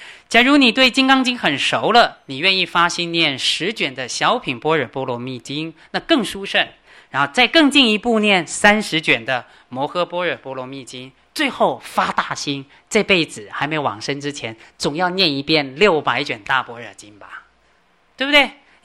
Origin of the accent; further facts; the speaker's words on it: China; 我们中国人很奇怪，他学中观他就不学唯识，学唯识就不学中观